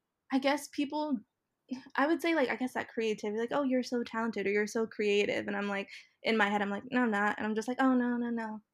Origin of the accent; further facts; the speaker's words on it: New York City, New York, United States; as a New Yorker, this is not deep at all. This is a lighthearted confession. I have never been to the Statue of Liberty.